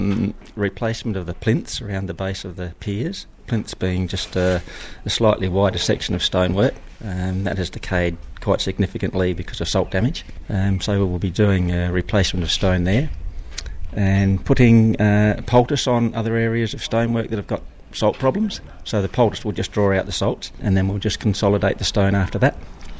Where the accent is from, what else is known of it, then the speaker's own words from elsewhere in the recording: Adelaide, South Australia, Australia; from Adelaide.